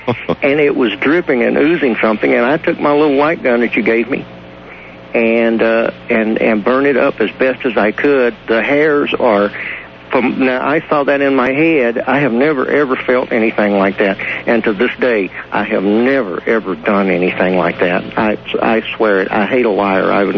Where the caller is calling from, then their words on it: Globe, Arizona, United States; I'm calling from Globe, Arizona